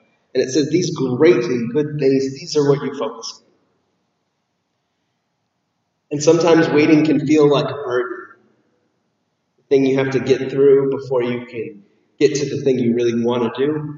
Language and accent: English; Georgia, United States; now in Washington, United States; where I grew up in South Georgia, where it almost never snows.